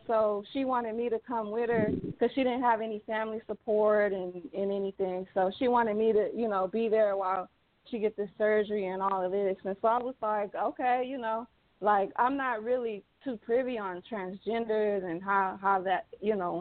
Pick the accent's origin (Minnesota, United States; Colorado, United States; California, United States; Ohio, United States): California, United States; now in Texas, United States; I'm actually in Texas and she's in California, but I'm originally from California.